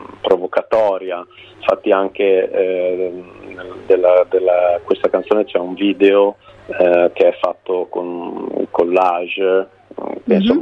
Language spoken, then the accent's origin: Italian; Emilia-Romagna, Italy; nel paese dove sono cresciuto, nella provincia di Bologna.